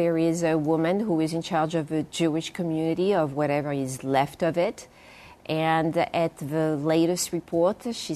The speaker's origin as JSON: {"language": "English", "country": "France", "first_language": "French", "second_language": "English", "said": "And as far as I was concerned, I was French. I was educated in France. My citizenship was French. My first language was actually also French."}